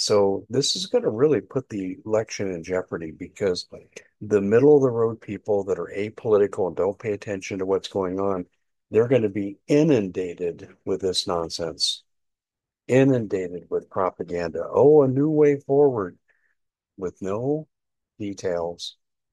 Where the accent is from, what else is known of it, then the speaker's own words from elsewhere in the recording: Arizona, United States; In Arizona, in my home state, as I reported earlier